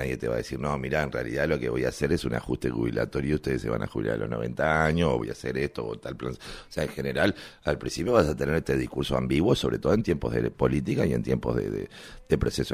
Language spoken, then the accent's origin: Spanish; Uruguay; la parte mala, embromada nuestra, como uruguayos.